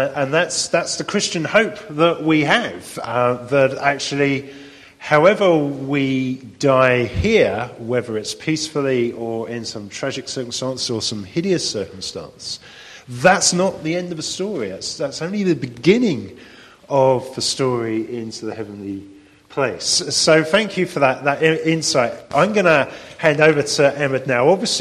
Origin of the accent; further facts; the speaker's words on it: England, United Kingdom; But of course, that's me talking as an Englishman, where everything is nice and safe and risk averse